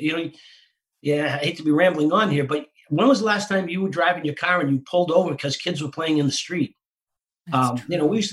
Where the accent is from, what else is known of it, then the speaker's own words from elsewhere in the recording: Winthrop, Massachusetts, United States; everybody who grew up in that house, almost all of us still live in my hometown of Winthrop, Mass.